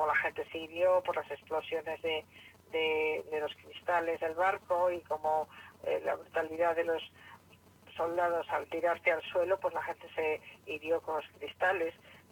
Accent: Santander, Cantabria, Spain; Porque yo que soy de Santander, estoy harta de ver barcos de pesca

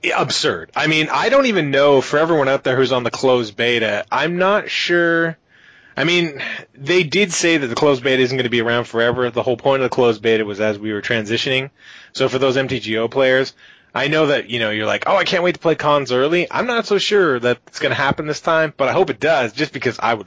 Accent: Canada; I'm from Canada, we got bears, I fought wolverines

